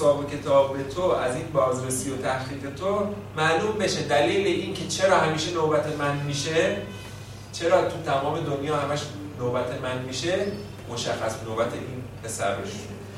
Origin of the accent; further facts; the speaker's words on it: Iran; یعنی ما ایرانیان چرا همه بلاها و بیچارگیایی که سر ما میاد، ما کی هستیم؟ ما مثلا ایرانی هستیم.